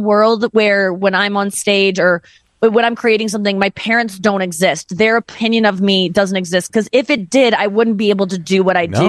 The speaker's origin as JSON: {"language": "English", "town": "St. Louis", "region": "Missouri", "country": "United States"}